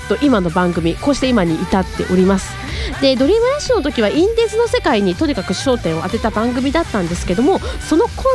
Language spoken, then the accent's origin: Japanese; Suzuka, Mie, Japan; accent: Mie dialect; now in Tokyo, Japan; 三重県鈴鹿市の出身です。鈴鹿サーキットのですね、三重県鈴鹿市です。東京に来てもうすぐ3年になります。三重弁訛りはですね、抜けないんですけども、東京で役者として頑張っています。